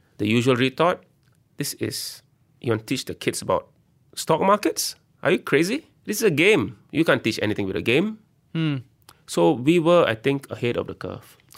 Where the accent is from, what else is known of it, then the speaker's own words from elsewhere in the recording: Singapore; I'm from Singapore, and I studied at the National University of Singapore.